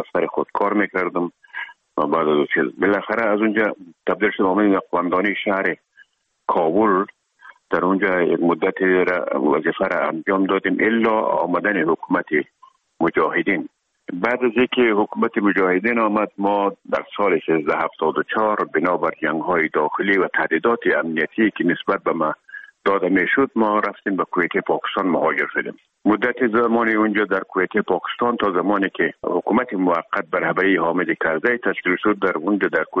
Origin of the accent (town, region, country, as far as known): Herat, Afghanistan; now in Kabul, Afghanistan